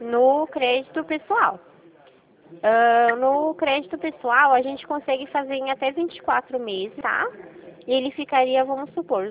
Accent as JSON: {"language": "Portuguese", "town": "Rio Claro", "region": "São Paulo", "country": "Brazil", "said": "Eu sou de Rio Claro."}